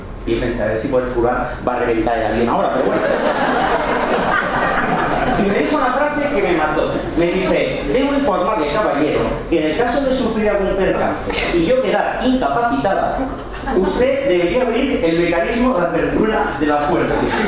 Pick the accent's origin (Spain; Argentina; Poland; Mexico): Spain; Barcelona, Catalonia; Yo soy de Barcelona, hablo con propiedad, pero en Cataluña hacemos... como para adentro, ¿no?